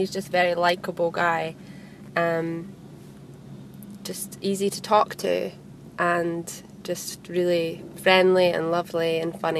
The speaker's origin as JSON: {"language": "English", "town": "Fife", "region": "Scotland", "country": "United Kingdom", "said": "I'm from Fife."}